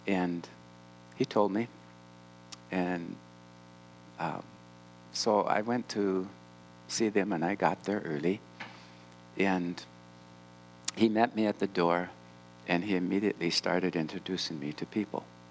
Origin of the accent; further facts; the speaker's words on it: Alaska, United States; We're both from Alaska, so what do you talk about?